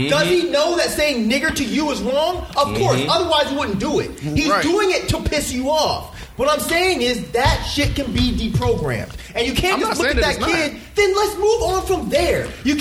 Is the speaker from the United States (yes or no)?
yes; Conyers, Georgia, United States; I grew up in Conyers, and I've told y'all this before.